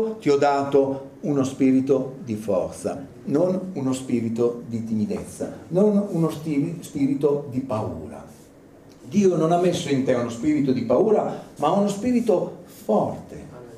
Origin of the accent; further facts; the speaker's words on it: Bologna, Emilia-Romagna, Italy; poi noi siamo bolognesi, siamo un po', come dire, un po' pudici